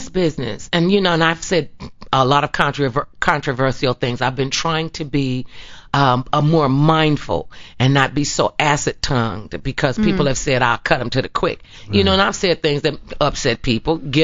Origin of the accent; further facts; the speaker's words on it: Cleveland, Ohio, United States; Cleveland, Ohio.